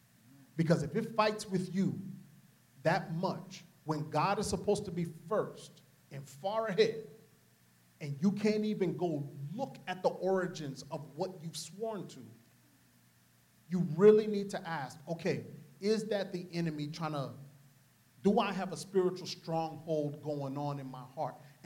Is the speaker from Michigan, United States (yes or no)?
no; New Orleans, Louisiana, United States; And I'm from New Orleans, right? So seeing voodoo practice and seeing the witch doctors and all that kind of stuff, that's not like a outer realm.